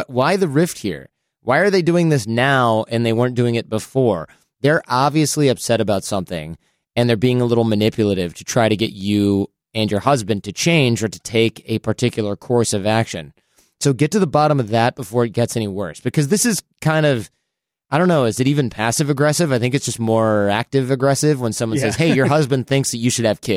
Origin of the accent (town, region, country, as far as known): Midwest, United States; born or raised there